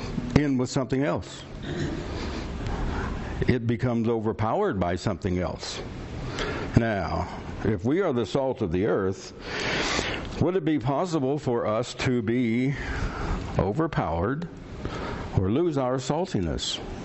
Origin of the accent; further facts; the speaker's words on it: West Virginia, United States; Now, I'm from West Virginia. I know what cities on hills look like.